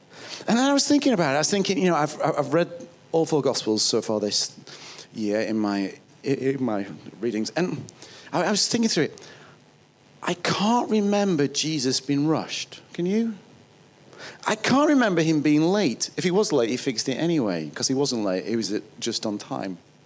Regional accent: the north of England, United Kingdom; accent: northern; That was my northern accent coming out.

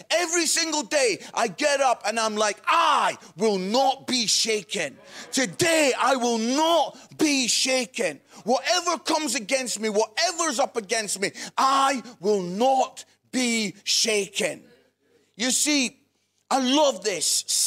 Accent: Musselburgh, Scotland, United Kingdom; I'm from Musselburgh, just outside Edinburgh.

